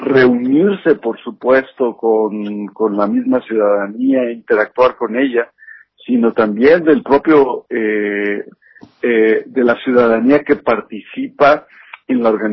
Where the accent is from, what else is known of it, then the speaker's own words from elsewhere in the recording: Mexico; nosotros como mexicanos